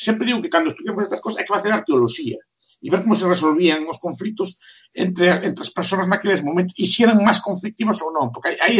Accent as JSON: {"language": "Galician", "region": "Galicia", "country": "Spain", "said": "Nos que somos galegos sabemos que hai 100 anos casi que non se conocen os reis de Galicia"}